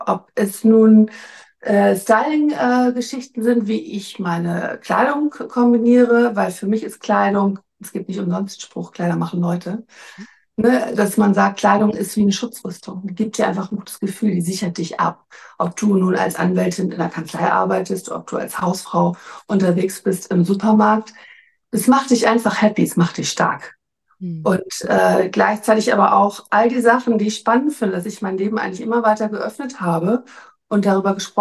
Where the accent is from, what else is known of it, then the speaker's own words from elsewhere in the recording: Hamburg, Germany; moved away as an adult; Eigentlich bin ich Hamburgerin, ich habe als Anwältin gearbeitet, dann habe ich meinen Mann kennengelernt, wir sind ins Ausland gegangen